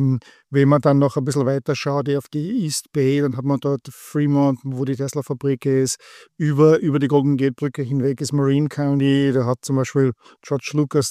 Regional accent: Vienna, Austria; Ich bin ein Wiener.

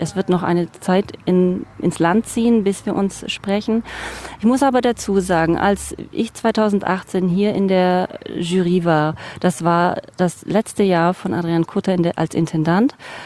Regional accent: Biberach, Baden-Württemberg, Germany; born there; Ich bin gebürtige Biberacherin.

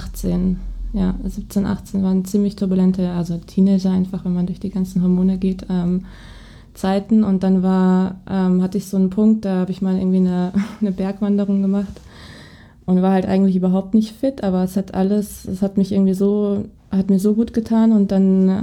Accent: Lörrach, Baden-Württemberg, Germany; born there; Ich bin in Lörrach geboren, und ich habe dann, meine Familie ist innerhalb Deutschlands auch relativ weit gestreut. Und ich habe dann zum Studium, bin ich nach Köln umgezogen

